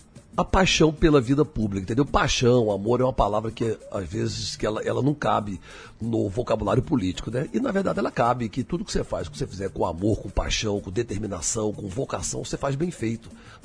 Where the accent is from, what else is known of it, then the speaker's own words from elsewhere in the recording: Brasília, Federal District, Brazil; eu fui criado em Brasília, eu era criança, eu tinha 5, 6 anos de idade